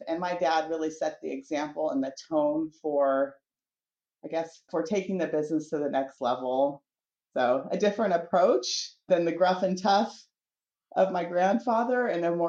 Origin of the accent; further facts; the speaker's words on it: Sacramento, California, United States; we all were born and raised in Sacramento, went to McClatchy High School, stayed in the Southland Park, Land Park area all through my teens and into my 20s.